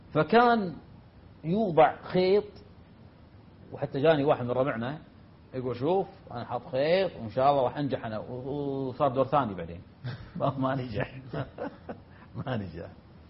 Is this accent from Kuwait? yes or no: yes; Kuwait; أذكر قبل في فيلكة، في جزيرة فيلكة عندنا في الكويت